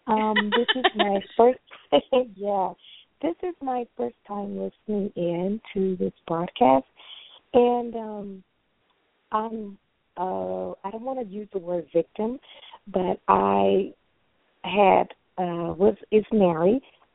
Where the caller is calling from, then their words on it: Texas, United States; I'm calling from Texas.